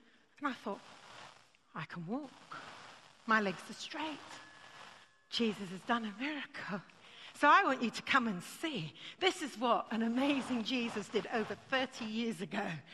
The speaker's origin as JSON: {"language": "English", "country": "United Kingdom", "said": "I thought, oh, well, I just better be polite. I'm British."}